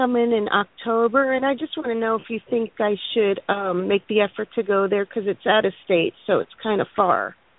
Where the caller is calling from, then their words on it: Delray Beach, Florida, United States; Hi, ladies. Happy President's Day.